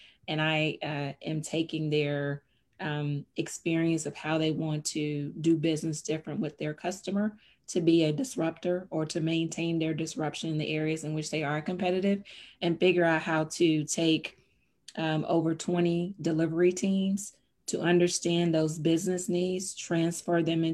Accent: Houston, Texas, United States; I am from Houston, a consultant in IT for Fortune 500 companies for the last 20 years

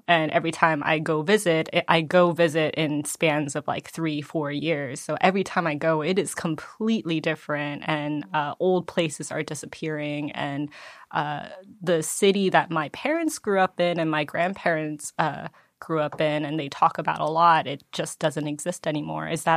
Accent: United States; because I'm Korean American and I actually did go on a similar trip.

